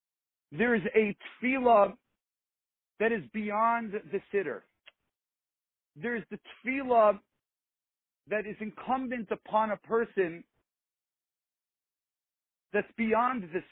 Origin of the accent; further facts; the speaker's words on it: Florida, United States; I am a boy that was born and raised in South Florida, so being there resonates greatly, and I hope one day that I can join you back in South Florida